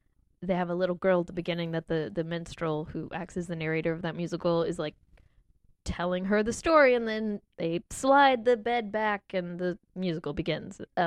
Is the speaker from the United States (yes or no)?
yes; Indiana, United States; But we, it doesn't mean we're not Hoosiers. We are. We're from Indiana.